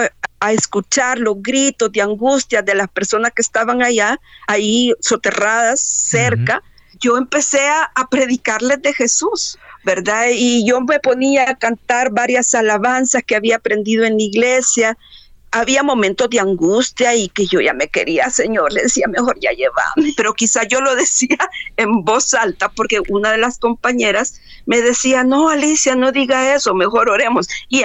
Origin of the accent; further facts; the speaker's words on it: El Salvador; soy salvadoreña. Pues nací en 1965 en una familia, pues estaba compuesta con mi padre, mi madre, profesionales y políticos salvadoreños.